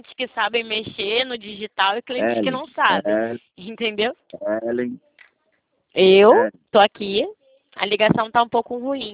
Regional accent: Rio de Janeiro, Brazil; Eu sou carioca, né? Eu sou do Rio de Janeiro

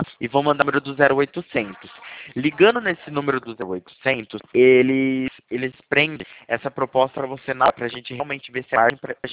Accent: Porto Ferreira, São Paulo, Brazil; Eu sou daqui do interior de São Paulo, Porto Ferreira.

